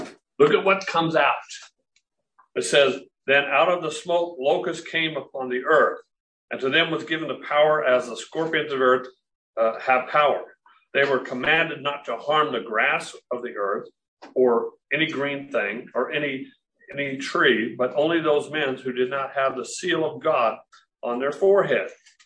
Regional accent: Chandler, Arizona, United States; Read one this morning about a church in my hometown of Chandler.

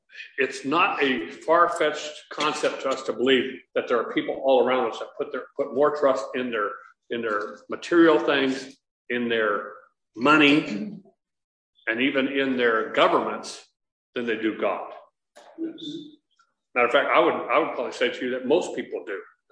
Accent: Chandler, United States; I grew up in Chandler, old army town and stuff like that. Doesn't look like that anymore, but farming town.

